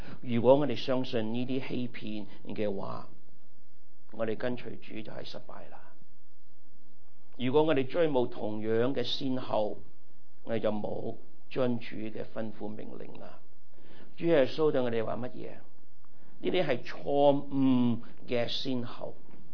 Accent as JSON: {"language": "Cantonese", "town": "Taishan", "region": "Guangdong", "country": "China", "said": "Soda 系凉水，我哋台山人讲凉水啊嘛"}